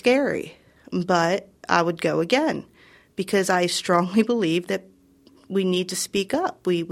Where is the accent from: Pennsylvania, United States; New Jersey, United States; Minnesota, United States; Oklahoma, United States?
Pennsylvania, United States; Doylestown; I am from Doylestown, Pennsylvania.